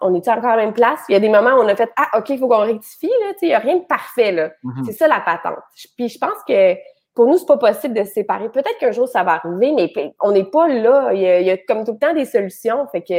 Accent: Montreal, Quebec, Canada; moi, je viens de Montréal, là, le plateau, mais quand c'était ouvrier, là, pas le plateau hot, là.

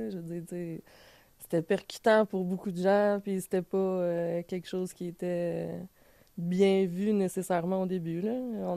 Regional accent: Montreal, Quebec, Canada; je viens pas nécessairement de la Malbaie, même si ma mère vient native de la Malbaie. Moi, je viens de Montréal, la rive nord de Montréal.

